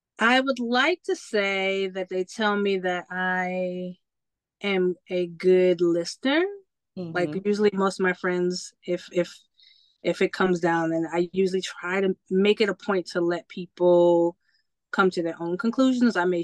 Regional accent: Baltimore, Maryland, United States; also born or lived in Richmond, Virginia / Massachusetts; That I am from Baltimore. I claim Baltimore as home. I have grown up in Richmond, Virginia as well. I was born in Massachusetts.

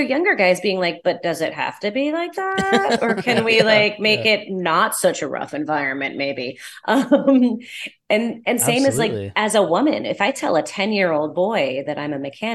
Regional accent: New York, United States; I was living in Arizona at the time, but I grew up in New York and I had flown home to do an interview at a Porsche dealership

